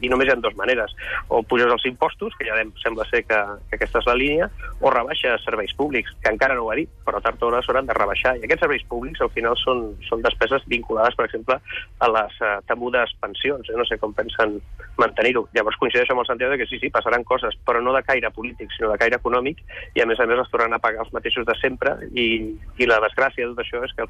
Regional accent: Catalonia, Spain

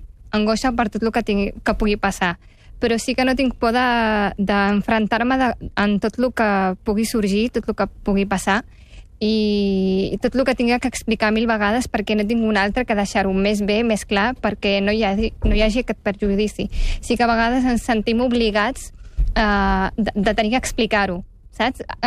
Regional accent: Catalonia, Spain; som catalans i ens sentim amb la mateixa identitat que qualsevol català, encara que tinguéssim diferents orígens

